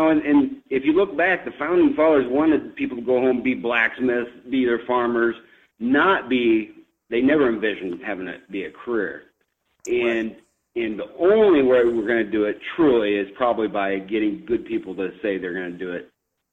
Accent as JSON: {"language": "English", "town": "Erwin", "region": "Iowa", "country": "United States", "tie": "born or raised there", "also_born_or_lived": "Harlan", "said": "Yeah, I actually, as I mentioned, I'm from Erwin, Iowa. I was born in Harlan and raised in Erwin. Erwin's a small town, typical of most small rural towns in Iowa, agricultural centric. I grew up just like most Iowans"}